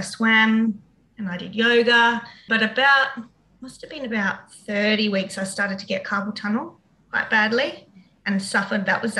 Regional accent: Perth, Western Australia, Australia; now in Darwin, Australia; I've lived in Darwin for about 15 years, but I'm originally from Perth, West Australia.

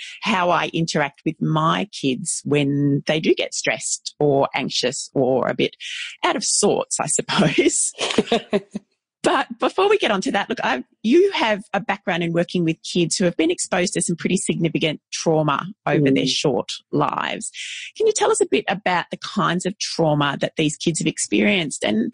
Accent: Ballarat, Victoria, Australia; here in my hometown of Ballarat, Victoria.

